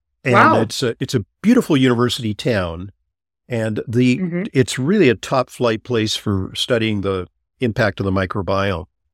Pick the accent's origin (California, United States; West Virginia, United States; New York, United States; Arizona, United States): New York, United States; born there; I was born in New York of two European parents.